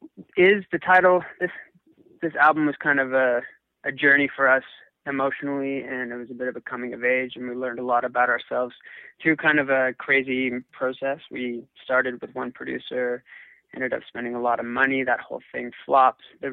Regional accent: Vancouver, British Columbia, Canada; We're from Vancouver, so we're based here

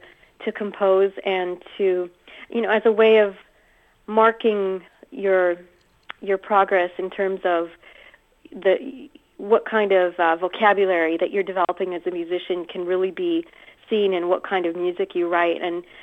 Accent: British Columbia, Canada; I grew up in British Columbia

